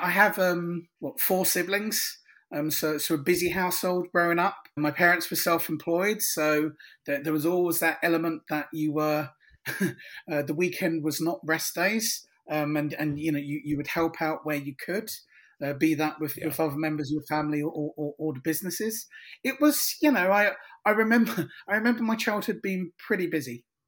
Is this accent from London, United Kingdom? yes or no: yes; London, United Kingdom; I grew up in inner city London. I was originally born and bred in New Cross, South East London. I was told only on Wednesday afternoon that I don't sound like I'm from New Cross. Well, I can assure you, I grew up in the middle of a council estate.